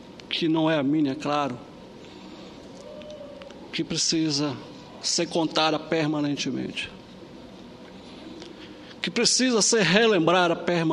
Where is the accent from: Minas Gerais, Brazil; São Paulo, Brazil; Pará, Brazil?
Pará, Brazil; born there; a história do povo do estado em que eu vivo e onde eu nasci, que é o povo do Pará.